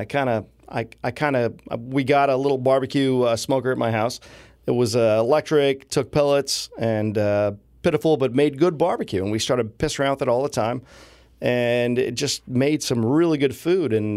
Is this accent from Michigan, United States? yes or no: no; Colorado, United States; also born or lived in North Dakota / Wyoming; I grew up in the Midwest, born in North Dakota, which is completely odd. Nobody knows anybody from North Dakota, it seems like. I grew up in Colorado and Wyoming, for the most part.